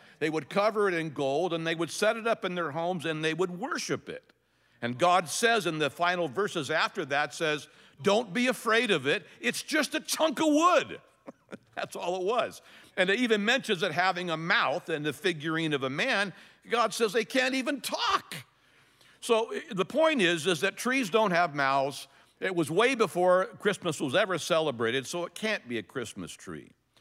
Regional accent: El Cajon, California, United States; I remember as a kid, I grew up in El Cajon

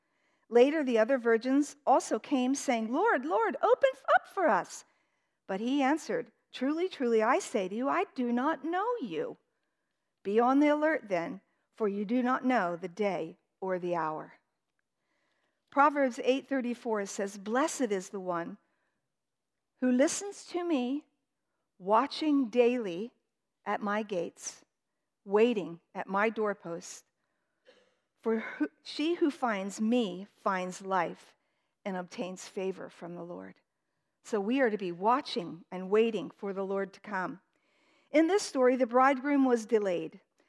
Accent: United States; born there; I'm a Christian. I'm not a Buddhist. I was born in America.

